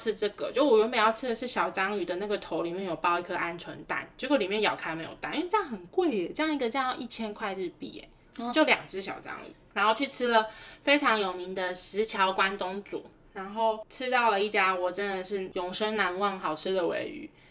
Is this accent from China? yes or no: no; Taiwan; 然后我们就说我们是台湾来的